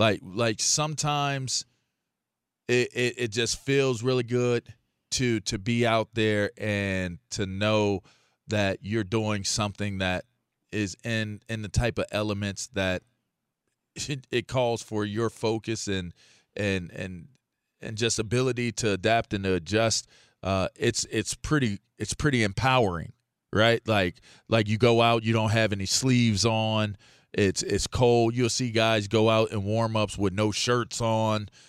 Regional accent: Pittsburgh, Pennsylvania, United States; all the toughness and the amazing lessons I learned being a lunch pail, hard hat kid growing up in Pittsburgh

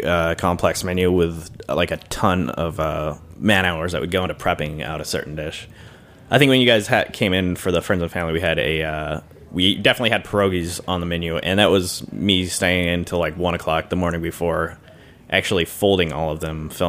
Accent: California, United States; I'm from California

